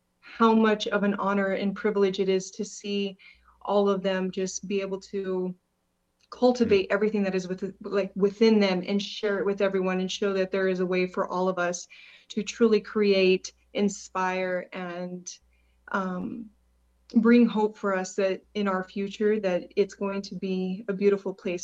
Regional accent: Albuquerque, New Mexico, United States; I am coming from Albuquerque, New Mexico.

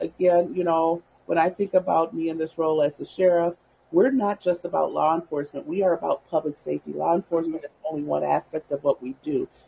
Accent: Minneapolis, Minnesota, United States; growing up in South Minneapolis, well, how does that resonate into working specifically with the Native community? Well, we grew up together in the same community.

